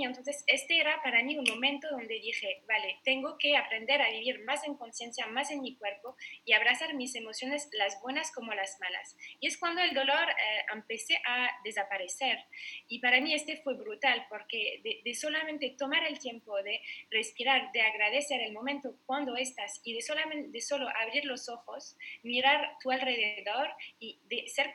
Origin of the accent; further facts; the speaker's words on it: France; Spanish is a second language; now in Barcelona, Spain; yo soy francesa. Hace 15 años que estoy en Barcelona, no sé en el acento, pero sí.